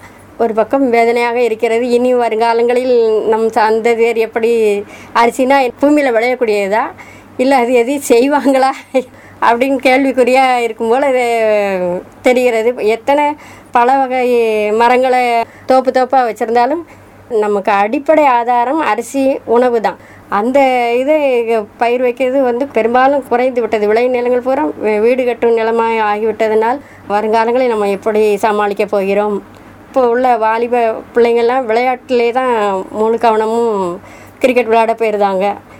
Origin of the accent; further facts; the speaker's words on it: VM Chatram, Tamil Nadu, India; born there; நான் பிறந்த ஊர் வந்து திருநெல்வேலி மாவட்டம் பாளையங்கோட்டை விஎம் சத்திரம் என்னும் ஊரில் பிறந்தோம். எங்கள் ஊரெல்லாம் முன்பு ஒரு ஊரே வயல் விளையக்கூடிய நிலங்கள் இருந்தது.